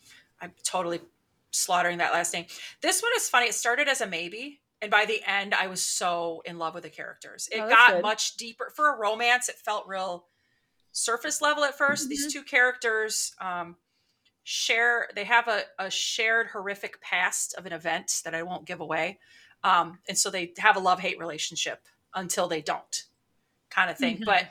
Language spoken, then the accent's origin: English; Michigan, United States; And I mean, because I'm from Michigan, like these are the trees that are there and these are the animals